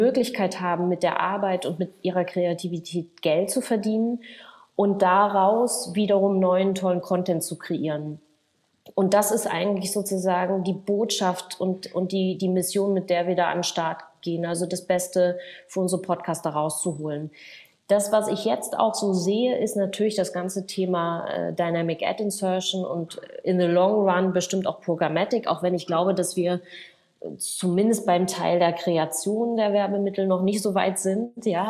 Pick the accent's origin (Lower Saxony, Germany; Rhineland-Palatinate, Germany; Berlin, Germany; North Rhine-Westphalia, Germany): Berlin, Germany; ob ich nicht zurück in meine Heimat nach Berlin kommen möchte